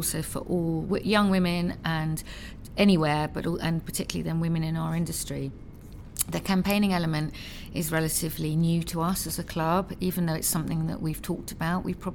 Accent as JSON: {"language": "English", "region": "London", "country": "United Kingdom", "tie": "born or raised there", "said": "Because I grew up in Southwest London. And so I've grown up as a Chelsea fan."}